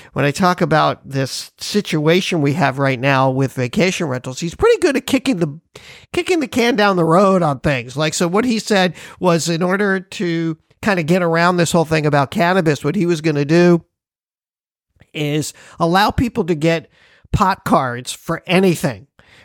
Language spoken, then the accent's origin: English; Hawaii, United States; And because we're from Hawaii, we always notice that shaka.